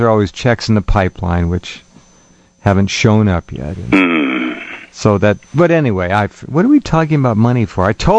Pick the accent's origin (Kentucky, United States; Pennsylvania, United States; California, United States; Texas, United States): California, United States; Santa Barbara; I'm from Santa Barbara, as you know.